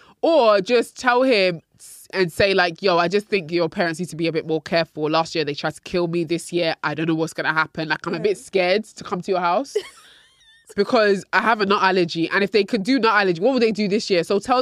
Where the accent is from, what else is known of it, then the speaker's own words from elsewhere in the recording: Nigeria; Listen, I'm Nigerian.